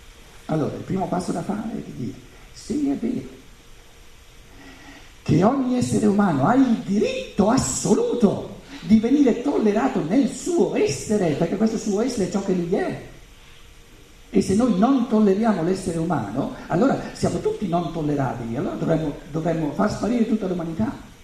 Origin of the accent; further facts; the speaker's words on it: Germany; se vengo dalla Germania per dare un piccolo contributo in Italia